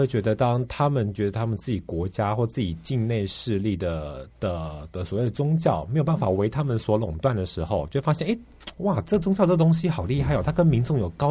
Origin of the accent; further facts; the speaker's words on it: Taiwan; 就像对我们台湾人一样也是啊。